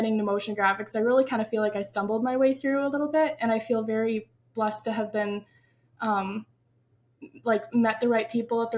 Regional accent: Wisconsin, United States; well, I'm from Wisconsin and I currently live in Wisconsin with my husband and our little golden retriever, Rose.

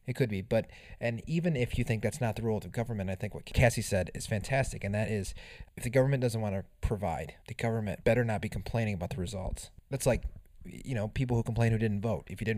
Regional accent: United States; but in the end, I'm in the United States and I'm an American, so I can hand out and just kind of watch a little bit.

